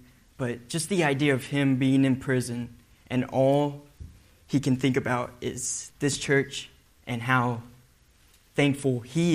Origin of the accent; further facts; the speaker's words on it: Oklahoma, United States; So growing up in Oklahoma, there was a director of missions.